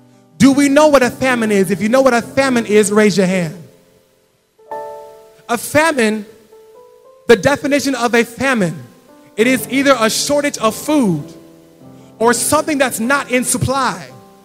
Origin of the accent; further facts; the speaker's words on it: United States; now in Ibadan, Nigeria; We came to Ibadan last year during a fuel scarcity. I'm an American. I'd never seen a scarcity of fuel before.